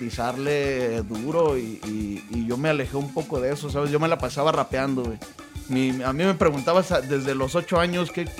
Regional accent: Nayarit, Mexico; Soy de Nayarit.

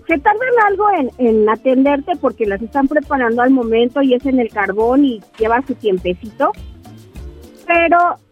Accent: Mexico City, Mexico; also born or lived in Oaxaca; Yo soy de la Ciudad de México.

